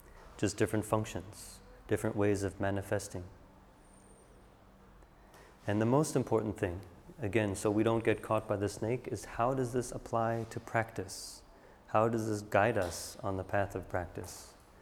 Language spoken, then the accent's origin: English; New York, United States; accent: New York; moved away; My accent actually used to be more like that until I left the States for a while. It slowly transformed. The seeds of seeds of New York and pork in my car slowly transformed into, you know, I'm gonna go park my car.